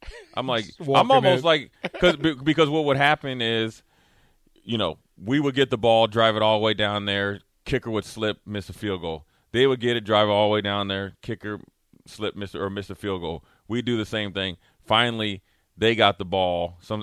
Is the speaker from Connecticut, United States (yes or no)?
no; Minnesota, United States; growing up in Minnesota, you just got to play.